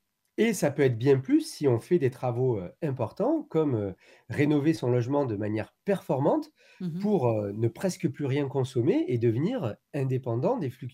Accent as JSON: {"language": "French", "country": "France", "said": "en tant que Français, on a des efforts à faire"}